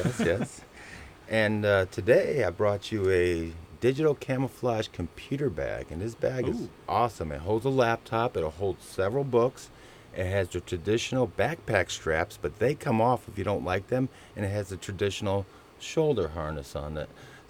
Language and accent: English; Caseville, Michigan, United States; Oh, Caseville. Outstanding. That's my hometown.